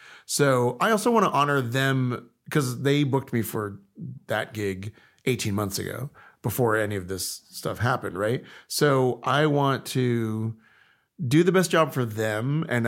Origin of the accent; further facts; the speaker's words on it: Texas, United States; It's growing up in Texas is really interesting. And I love Texas. Like, I still visit there, and my family's still there.